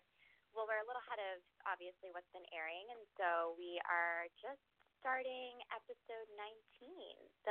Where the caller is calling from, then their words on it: Los Angeles, California, United States; I am home in L.A. right now.